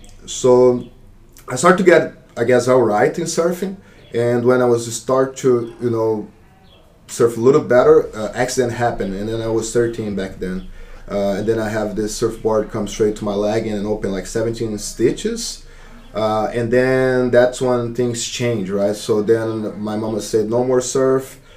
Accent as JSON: {"language": "English", "town": "Ubatuba", "region": "São Paulo", "country": "Brazil", "tie": "born or raised there", "second_language": "English", "said": "So I'm originally from Brazil. I'm from the state of São Paulo in the city called Batuba. So that's in the coast. I grew up there my whole life."}